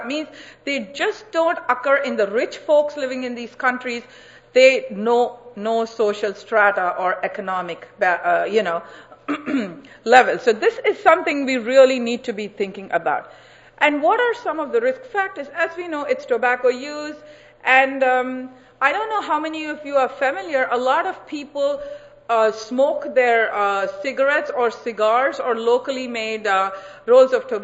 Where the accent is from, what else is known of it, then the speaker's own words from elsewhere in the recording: India; I remember growing up in India